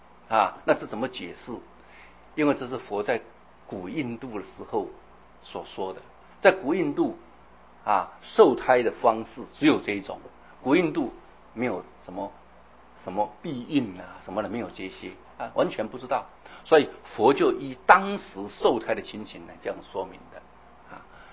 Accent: China; 所以我们中国人也有一点道理

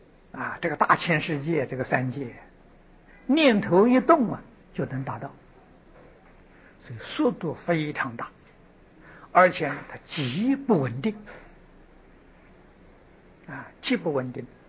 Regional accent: China; 我们中国人叫灵魂，佛门里面叫神识啊，这个中国俗话叫灵魂呐

